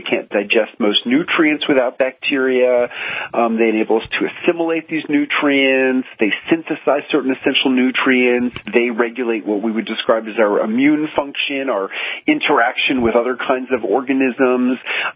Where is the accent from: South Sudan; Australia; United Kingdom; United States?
United States; New York City, New York; And as a kid growing up in New York City, it's really sour pickles, what people might know as kosher dills, which are fermented pickles.